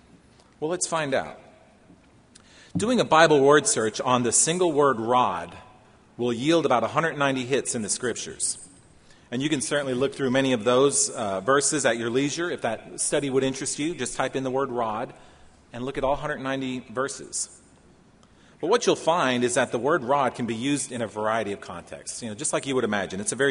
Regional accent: Pennsylvania, United States; You know, I grew up in Pennsylvania, white-tailed deer capital of the world, so everyone's a hunter up there.

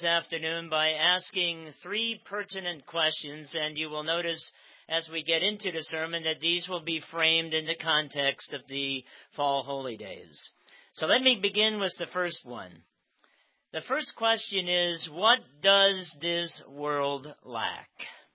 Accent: Sugarcreek, Ohio, United States; And then, of course, I come from Amish country, and, you know, that is supposedly the ideal world because, well, 3 million people come to Sugar Creek every year to enjoy what we have to offer.

